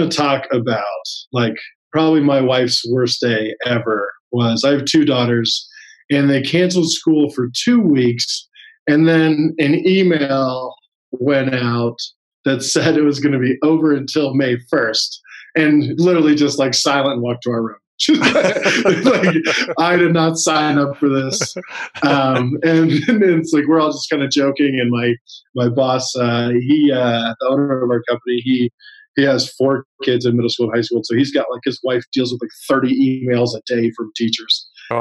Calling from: Salt Lake City, Utah, United States; Salt Lake City, Utah.

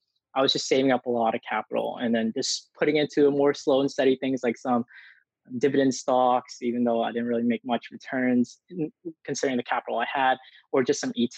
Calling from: Houston, Texas, United States; I'm coming from Houston, Texas.

